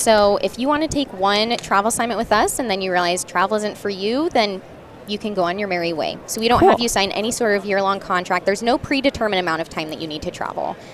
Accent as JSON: {"language": "English", "region": "Nebraska", "country": "United States", "tie": "born or raised there", "said": "I'm born and raised in Nebraska. Not a huge fan of winters."}